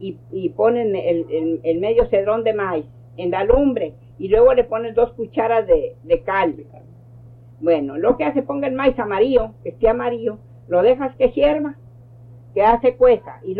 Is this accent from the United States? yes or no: yes; United States; also born or lived in Mexico; como nosotros crecimos casi aquí en Estados Unidos, no me acuerdo yo allá.